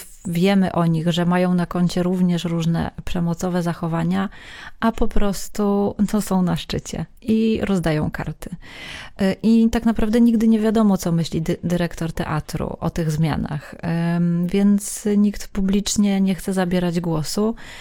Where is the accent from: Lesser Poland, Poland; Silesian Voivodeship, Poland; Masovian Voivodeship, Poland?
Lesser Poland, Poland; Kraków; jestem z wykształcenia teatrolożką, długo byłam recenzentką teatralną i pracowałam też w dwóch teatrach i wychowałam się w środowisku artystycznym w Krakowie